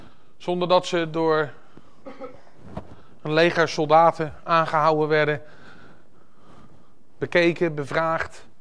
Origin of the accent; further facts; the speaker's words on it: The Hague, South Holland, Netherlands; born there; ik ben in Den Haag geboren zoals u weet en misschien kunt horen